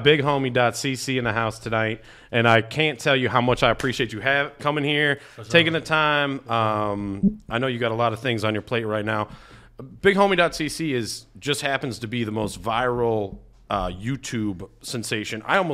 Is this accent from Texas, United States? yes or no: no; Rocky River, Ohio, United States; I'm from Rocky River, bro. The whitest, most suburban area you ever fucking been in your whole life.